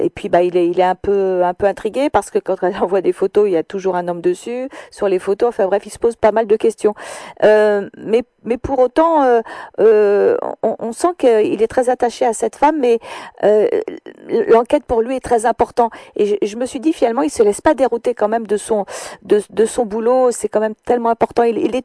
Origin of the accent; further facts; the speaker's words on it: Occitanie, France; Je suis de l'Ariège.